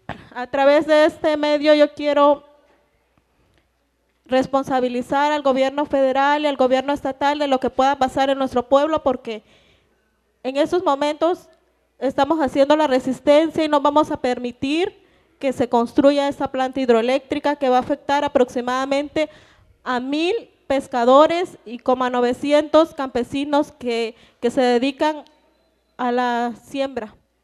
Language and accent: Spanish; Jalapa del Marqués, Oaxaca, Mexico; Yo vengo de la comunidad de Jalapa del Marqués, Oaxaca. Nosotros fuimos desalojados hace 42 años cuando se construyó la presa Presidente Benito Juárez.